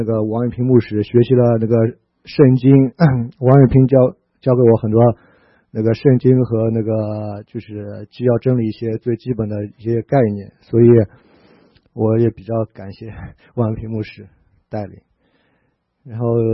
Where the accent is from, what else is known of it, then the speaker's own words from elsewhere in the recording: China; 我从大陆过来，然后现在在 CLU 读书